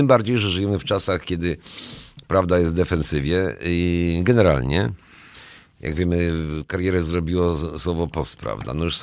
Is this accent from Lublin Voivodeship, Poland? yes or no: no; Wałbrzych, Lower Silesian Voivodeship, Poland; born there; a nawet mojego Wałbrzycha, gdzie się urodziłem, w latach jeszcze 70.